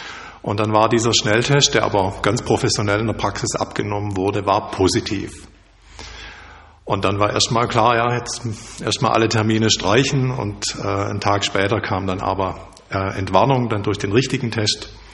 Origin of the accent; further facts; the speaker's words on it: Ulm, Baden-Württemberg, Germany; also born or lived in Stuttgart; now in Tübingen, Germany; Ich bin geboren in Stuttgart, ich bin aufgewachsen im Raum Ulm, habe auch wieder eine Zeit lang dann wieder in Stuttgart gelebt, dann jetzt wieder Tübingen, war Pfarrer in Darmstadt in der Nähe von Böblingen. Also das Württembergische zieht sich durch.